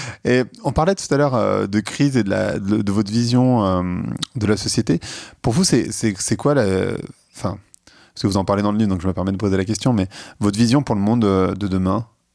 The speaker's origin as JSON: {"language": "French", "country": "Lebanon", "lives_now": "France", "said": "quand on vient du Liban et qu'on sait ce que c'est qu'une situation où vraiment ça va pas très bien, quand on est en France"}